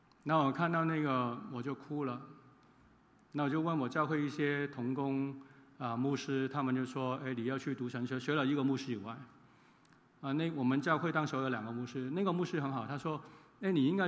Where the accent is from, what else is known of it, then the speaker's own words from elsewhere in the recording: Hong Kong; 那另外一个事情呢，就我是香港来的